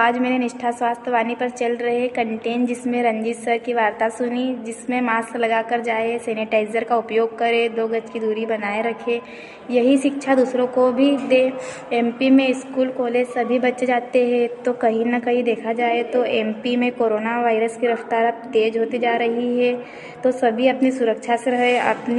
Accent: Dulhar, Madhya Pradesh, India; मैं ग्राम डुल्हार से हूँ।

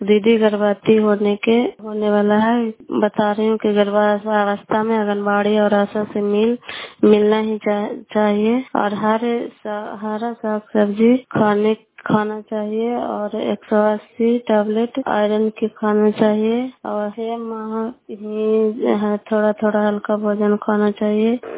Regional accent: Bairiyan, Bihar, India; नमस्कार श्रोता, मैं नालंदा जिला से हूँ। मैं कराय ब्लॉक मकराता पंचायत ग्राम बैरियन से हूँ।

